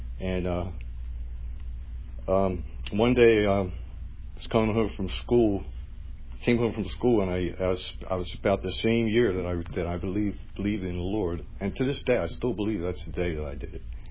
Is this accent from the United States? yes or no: yes; New Jersey, United States; I'm 59 years old, and I'm from New Jersey.